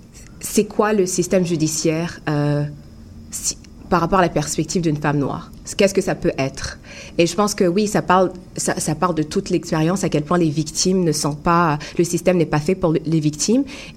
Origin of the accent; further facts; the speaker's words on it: Ottawa, Ontario, Canada; moved away as an adult; now in Montreal, Canada; Oui, j'ai grandi à Ottawa.